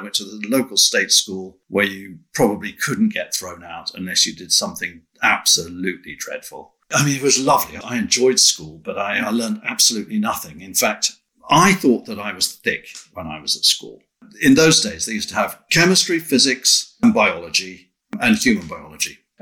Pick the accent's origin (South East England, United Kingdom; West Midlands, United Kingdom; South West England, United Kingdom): South East England, United Kingdom; Wendover; also born or lived in Leeds; I was born in Leeds because my parents moved down to Buckinghamshire, a little village called Wendover, which was all countryside at the time.